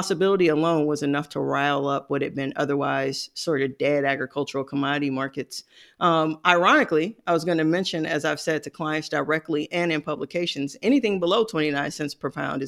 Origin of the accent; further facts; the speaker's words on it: St. Louis, Missouri, United States; because I grew up in St. Louis, you know, I have a little bit of a bias against the New England Patriots.